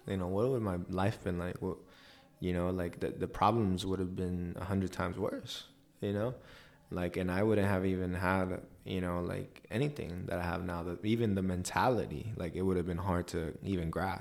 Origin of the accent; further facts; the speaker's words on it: Dallas, Texas, United States; I'm originally from Dallas, Fort Worth. You know, most people know it as Dallas, you know, so out there in Texas.